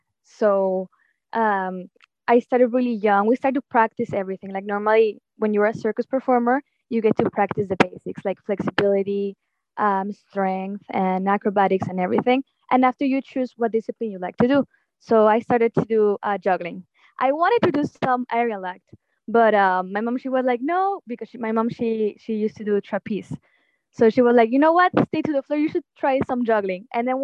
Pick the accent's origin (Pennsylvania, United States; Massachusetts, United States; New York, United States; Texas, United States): Texas, United States; Well, I grew up in Texas. Well, also with the other traveling circus.